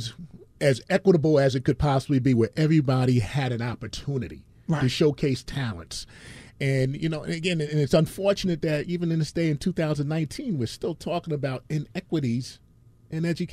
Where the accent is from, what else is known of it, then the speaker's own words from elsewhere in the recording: Paterson, New Jersey, United States; And born and raised in Paterson, went to Paterson Public Schools all through my K through eight experience.